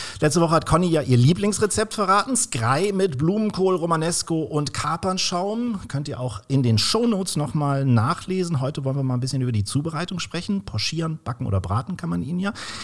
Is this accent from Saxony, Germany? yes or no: no; Kiel, Schleswig-Holstein, Germany; also born or lived in Swabia; Und nach 12 Jahren Schwabenland bin ich auch wieder in meiner Heimat in Kiel gelandet.